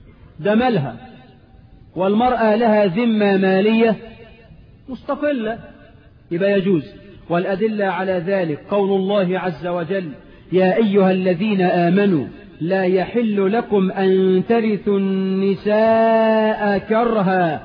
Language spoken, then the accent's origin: Arabic; Egypt; في عرفنا كمصريين؟